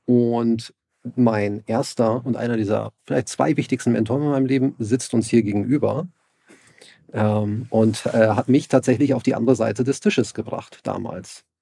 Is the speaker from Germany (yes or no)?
yes; Hamburg, Germany; Ich bin ja als Migrantenkind aufgewachsen im Hamburger Süden in Wilhelmsburg, als Kind türkischer Einwanderer. Und bin da in einer sehr traditionell geprägten Umgebung aufgewachsen, mit sehr vielen Freunden mit Migrationshintergrund.